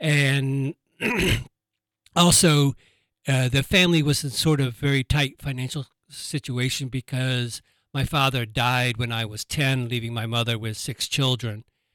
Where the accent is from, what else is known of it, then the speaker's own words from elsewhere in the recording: Atlanta, Georgia, United States; I was raised in Atlanta, Georgia. And sort of back then, it was not on the music scene much at all.